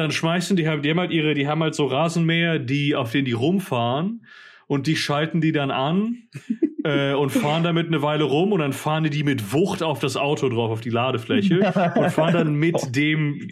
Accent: Spain; komme ich halt aus Spanien, wo es die ganze Nacht einfach unglaublich laut ist.

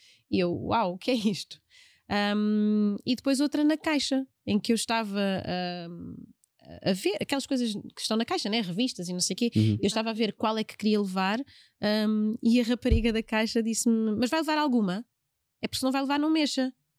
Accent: Portugal; Nós somos um bocadinho mais claras, crescemos aqui com o sotaque daqui, falamos como um português, como a expectativa que as pessoas têm que um português fale.

